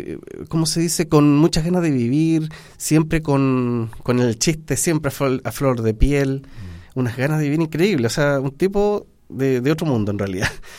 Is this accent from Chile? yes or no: yes; Chile; oye, esto es de mi patria, de mi pueblo, de Chile